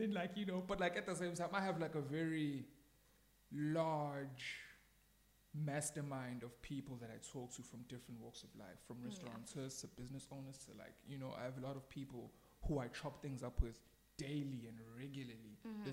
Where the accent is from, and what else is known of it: Umlazi, KwaZulu-Natal, South Africa